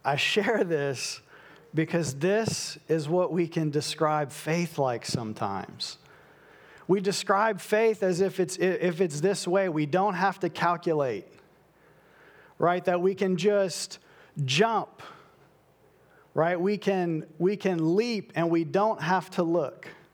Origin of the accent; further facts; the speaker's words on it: New Iberia, Louisiana, United States; I grew up in New Iberia, grew up in the country, had a lot of free time